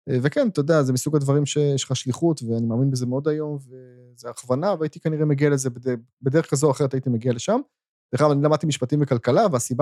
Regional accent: Haifa, Haifa District, Israel; אני הייתי בתור ילד פעם ראשונה בחיפה, ילד חיפאי בגיל 6, ברוממה

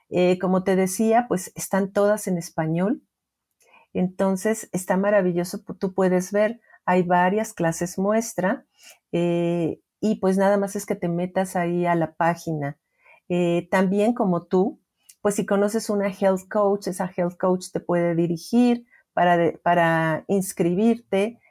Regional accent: Mexico; en mi país, que es México

